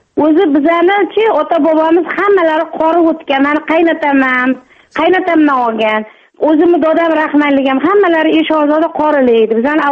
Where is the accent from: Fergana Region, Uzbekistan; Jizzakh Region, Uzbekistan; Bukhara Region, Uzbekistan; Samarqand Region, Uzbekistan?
Jizzakh Region, Uzbekistan; born there; now in Tashkent, Uzbekistan; Jizzaxning Zarbdor rayonidan kelganman men.